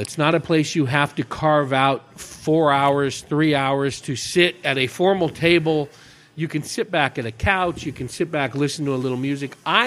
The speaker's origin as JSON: {"language": "English", "region": "California", "country": "United States", "moved": "as an adult", "said": "I moved from, in 2004, I moved in from the San Francisco Bay Area, the East Bay."}